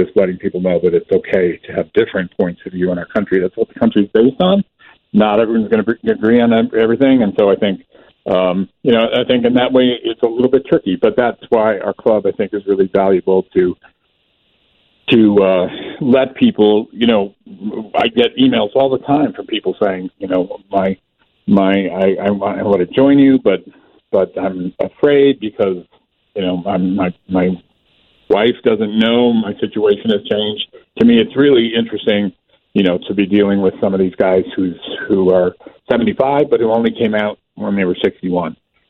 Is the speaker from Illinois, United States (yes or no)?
yes; Lisle, Illinois, United States; It was difficult for me growing up in Lyle, Illinois, you know, which is a pretty great Western suburb.